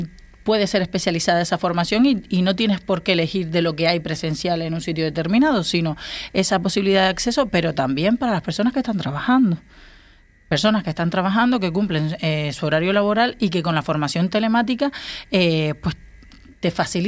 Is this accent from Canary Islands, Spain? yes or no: yes; Canary Islands, Spain; pero por ejemplo para mí, que yo soy de Fuerteventura